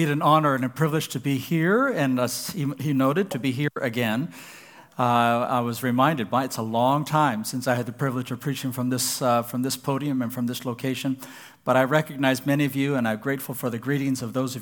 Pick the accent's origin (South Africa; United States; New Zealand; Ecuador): Ecuador; When I was a young person growing up, I grew up in Ecuador in South America. My parents were Christian and Missionary Alliance missionaries there.